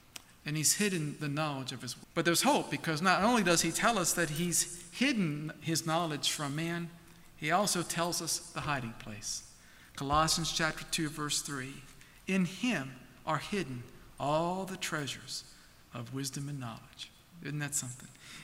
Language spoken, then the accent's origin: English; Baltimore, Maryland, United States; accent: Baltimore; I don't know, with my Baltimore accent, I don't know if you're going to be able to understand me